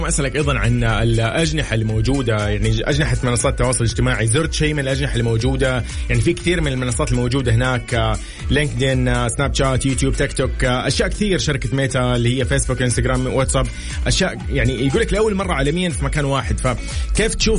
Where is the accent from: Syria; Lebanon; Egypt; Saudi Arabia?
Saudi Arabia; اللي يتمثلنا نحن كسعوديين كابناء يعني السعوديه